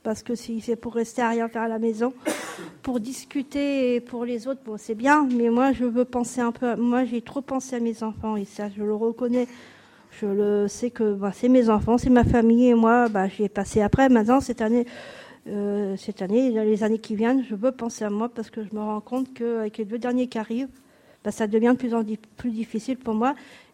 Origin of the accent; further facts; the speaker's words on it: Le Havre, Normandy, France; dans ma région natale, parce que moi, je suis pas de Poitiers, je suis de Normandie, je suis du Havre